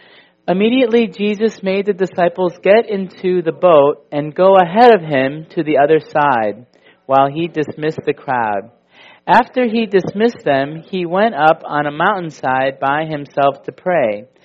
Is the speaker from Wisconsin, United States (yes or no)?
yes; Wisconsin, United States; I remember I have many good memories of my days growing up in Wisconsin, where the local park had a lake